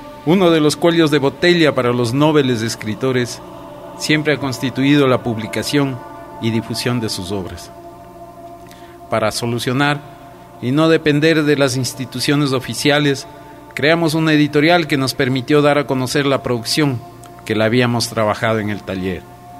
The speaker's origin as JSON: {"language": "Spanish", "town": "Quito", "region": "Pichincha", "country": "Ecuador", "tie": "born or raised there", "also_born_or_lived": "Ibarra", "said": "Nací en Ibarra en 1958. Estudié en mis primeros años de escuela en mi ciudad natal. A la edad de 9 años toda mi familia se mudó a Quito, donde terminé la primaria. La secundaria la hice en el Colegio Benalcázar."}